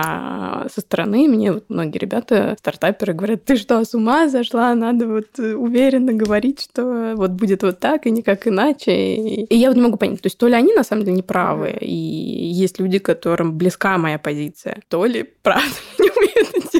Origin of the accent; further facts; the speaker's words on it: Moscow, Russia; born there; я родилась в Москве, да, это, наверное, лучше, чем в деревне, даже точно, по возможностям.